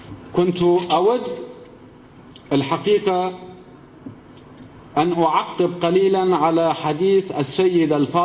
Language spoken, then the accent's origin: Arabic; Syria; الذي سنذكره كسوريين لإخواننا في مصر